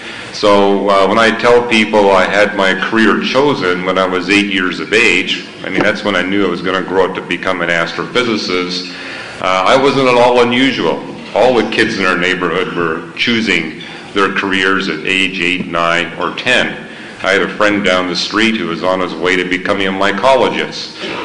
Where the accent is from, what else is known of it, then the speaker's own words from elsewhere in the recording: Canada; I was born and raised in Canada, and I did get into astronomy at a very young age. Being raised in Canada, I really didn't meet believers in God.